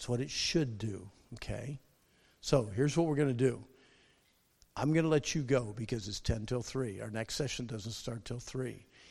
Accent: Pennsylvania, United States; I was actually born and raised in Pennsylvania.

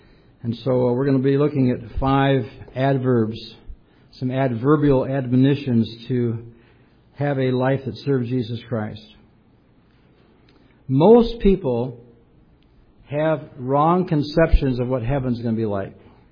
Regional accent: Michigan, United States; also born or lived in Wisconsin / Minnesota; But I grew up in Michigan, Wisconsin, Minnesota, in towns of 15,000 people, small towns, and a big city was not my cup of tea.

